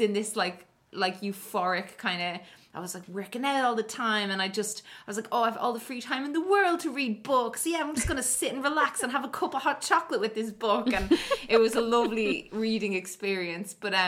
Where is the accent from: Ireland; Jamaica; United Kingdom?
Ireland; especially being Irish and stuff